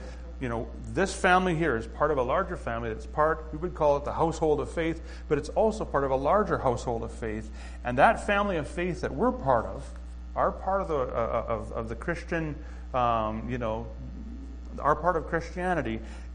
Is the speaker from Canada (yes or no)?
yes; Canada; accent: Canadian; I'll come day one with a Canadian accent, and 3 days later, I'm speaking like I'm from Missouri or something like that.